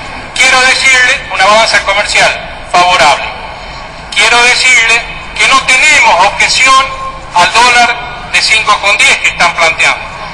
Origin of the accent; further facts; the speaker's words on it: La Rioja, Argentina; Yo como riojano tampoco puedo aprobar este presupuesto